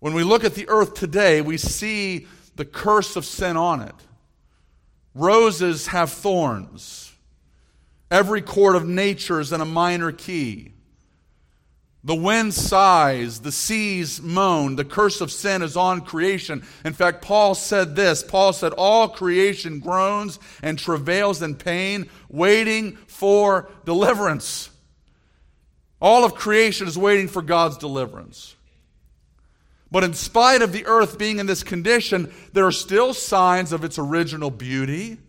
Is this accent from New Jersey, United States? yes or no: no; Florida, United States; I love coastal inland waters. I love them. I grew up here in South Florida.